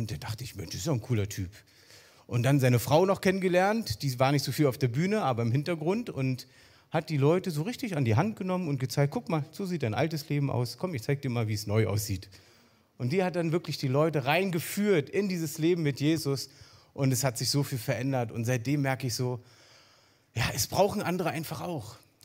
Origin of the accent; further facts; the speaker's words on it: Berlin, Germany; Also vor euch steht ein echter Ostberliner sogar noch.